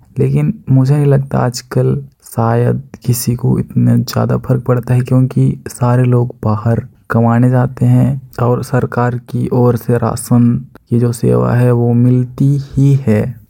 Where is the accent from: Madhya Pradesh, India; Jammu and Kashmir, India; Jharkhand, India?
Jharkhand, India; Karuna; मैं तुरपा प्रखंड के करुणा गांव का निवासी हूँ।